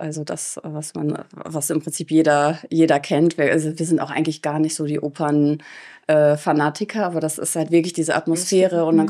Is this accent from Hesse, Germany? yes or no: no; Osnabrück, Lower Saxony, Germany; also born or lived in Bielefeld / Düsseldorf / Hannover; Ich komme aus dem Raum Osnabrück, bin da auch zur Schule gegangen. Dann war ich fürs Studium in Bielefeld, zwischendurch in Düsseldorf, dann in Hannover.